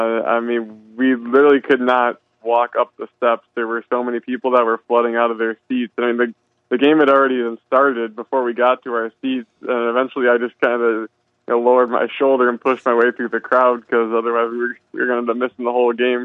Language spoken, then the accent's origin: English; Saginaw, Michigan, United States; From Saginaw, Michigan.